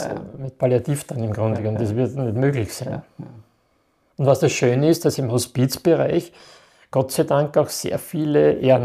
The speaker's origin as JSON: {"language": "German", "town": "Krems", "region": "Lower Austria", "country": "Austria", "said": "Also, weil ich öfters gefragt werde, bei uns in Krems."}